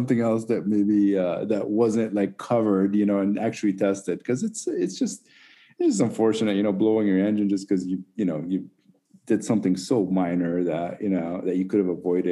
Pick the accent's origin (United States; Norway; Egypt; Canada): Egypt; I mean, I grew up in Egypt. So we didn't have a race scene or anything.